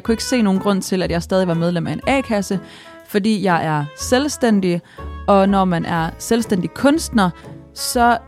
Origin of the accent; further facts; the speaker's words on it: Jutland, Denmark; Altså, det er fordi, det vi kommer fra Jylland.